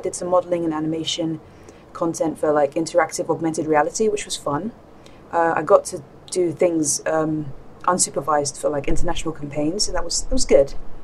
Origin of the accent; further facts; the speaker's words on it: London, United Kingdom; I was born and bred in London and I knew the studios would be in America.